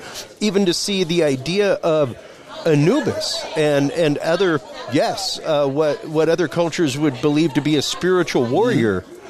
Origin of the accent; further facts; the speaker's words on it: Louisiana, United States; I'm Cajun, we have the Rougerou, man.